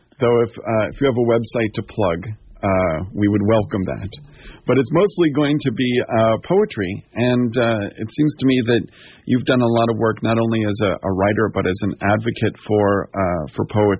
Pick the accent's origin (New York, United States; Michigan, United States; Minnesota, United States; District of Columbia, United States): District of Columbia, United States; Washington; I grew up in Washington, D.C., and I could see Discord House from my back porch and was good friends with all of the Mackays.